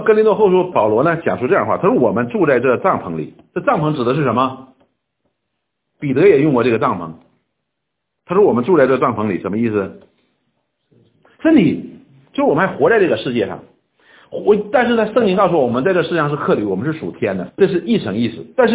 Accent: Northeast China, China; 我们东北人有句话叫自己的刀切不了自己的把

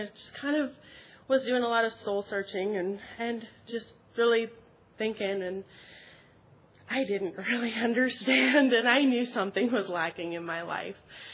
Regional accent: Virginia, United States; also born or lived in Washington, D.C.; I'm originally actually from Virginia. That's where I grew up. And I was born in Washington, D.C.

